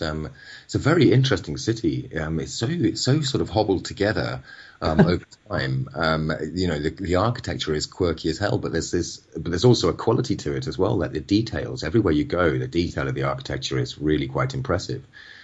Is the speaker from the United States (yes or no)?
no; England, United Kingdom; And I come from Oundle or Peterborough.